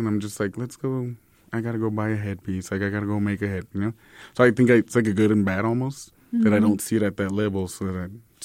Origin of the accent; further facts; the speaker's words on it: El Paso, Texas, United States; I'm like, yeah, Sun City. And I'm super proud to be like, yes, I'm from El Paso.